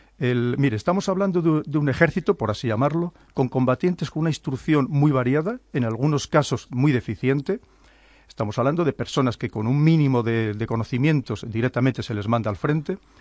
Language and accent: Spanish; Spain; nosotros como españoles, como España, somos un país probablemente el más querido en general en todo el mundo